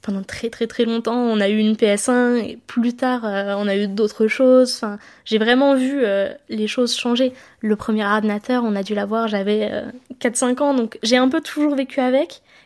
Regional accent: Montreuil, Île-de-France, France; j'ai 25 ans. Je suis née à Montreuil dans le 93 et j'ai toujours vécu un peu dans cette région-là, entre Bondy et maintenant Gagny. Je suis née le 17 octobre 1999.

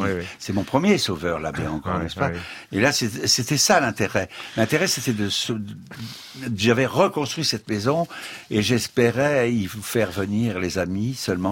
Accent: Paris, Île-de-France, France; born there; Mais je suis né à Paris.

